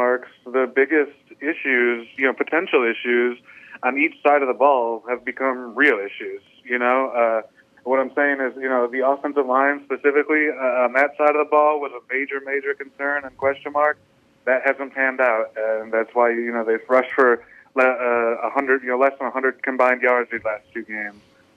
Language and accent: English; Kalamazoo, Michigan, United States; So I'm a, you know, Michigan homegrown guy, born and raised in Kalamazoo, went to Michigan State from 2010 to 2014